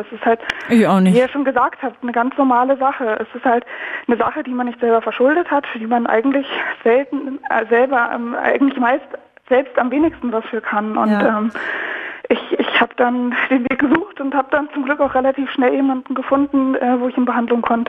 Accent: North Rhine-Westphalia, Germany; born there; now in Berlin, Germany; Ich komme aus Nordrhein-Westfalen gebürtig.

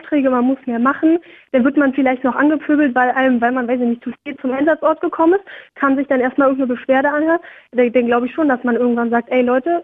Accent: Berlin, Germany; Ich komme halt aus Berlin, ja schon gesagt

